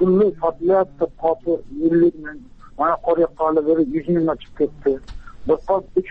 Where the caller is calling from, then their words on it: Surxondaryo Region, Uzbekistan; Men O'zbekistondan, Surxondaryo viloyatidanman, O'zbekistondanman. Qumqo'rg'on tumanidanman.